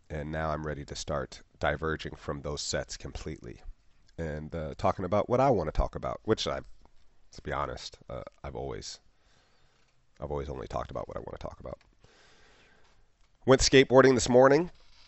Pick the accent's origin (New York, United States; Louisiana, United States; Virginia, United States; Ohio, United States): Ohio, United States; Yellow Springs; I worked with her first time about 2 years ago in my hometown of Yellow Springs